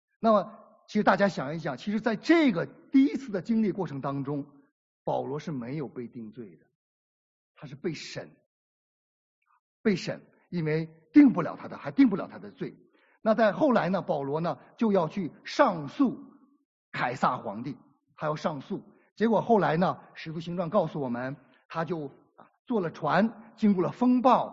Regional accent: China; 那我想这个中文的翻译对我们中国人来讲可能并不陌生啊

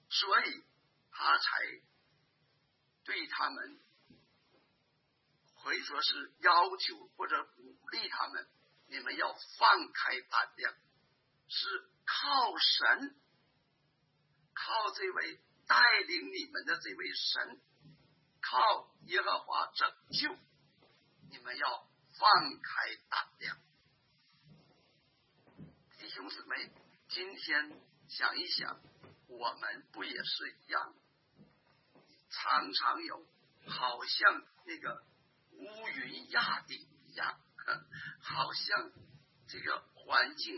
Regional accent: Northeast China, China; accent: Northeastern Mandarin; 我们东北话叫薄薄红云鸡薄

